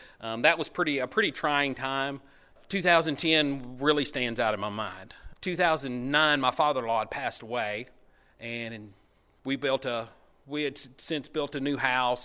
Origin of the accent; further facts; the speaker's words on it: Florida, United States; now in Kentucky, United States; when I was a kid, I grew up in Florida. I was born in Florida. We moved here in 76.